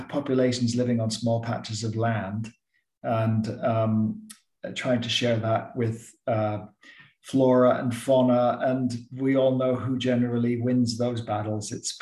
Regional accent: St. Lucia; also born or lived in Costa Rica; I think it was influenced by growing up in St. Lucia and Costa Rica.

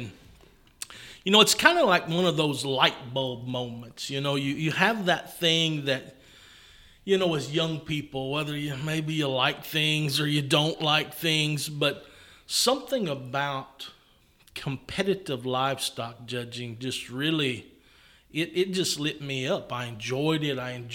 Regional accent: Boswell, Indiana, United States; I'm originally from Boswell, Indiana, so obviously I've been in Kentucky long enough to not sound like a Hoosier anymore.

